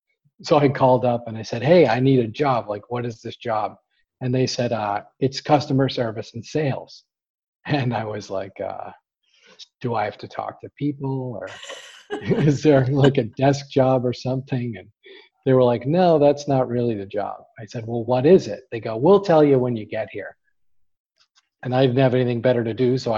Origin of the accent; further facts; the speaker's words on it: Boston, Massachusetts, United States; We're from Boston, you know.